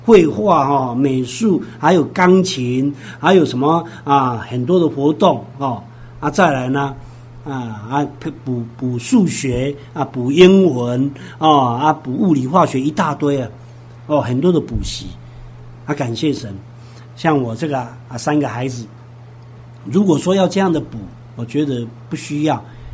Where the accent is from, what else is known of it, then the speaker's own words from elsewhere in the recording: Chiayi, Taiwan; 已经在外面这样的，差不多搬了十几次家了，哦，所以我们就要回去我们的故乡嘉义。所以我老大国小毕业，我们就回嘉义。那我那时候还留在板桥一年的时间